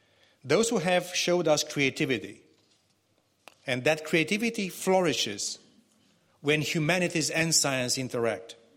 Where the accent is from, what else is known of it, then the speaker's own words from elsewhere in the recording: Romania; English is a second language; I'm proud that in my home country of Romania